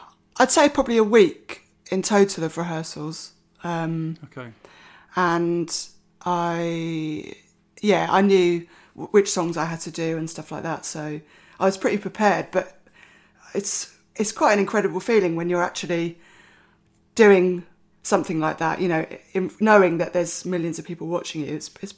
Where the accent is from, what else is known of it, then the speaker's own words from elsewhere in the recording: Camden Town, London, United Kingdom; I was born and brought up in Camden Town.